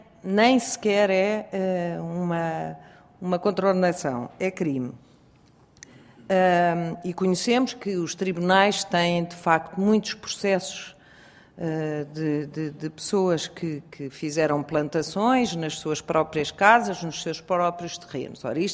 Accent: Portugal; nós, enquanto portugueses

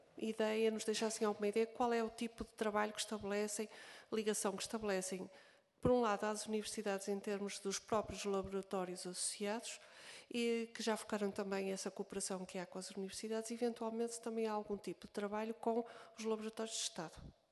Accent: Porto, Portugal; eu sou do distrito do Porto, portanto, e passei também em algumas fases da minha vida académica também por Braga, pelo Minho

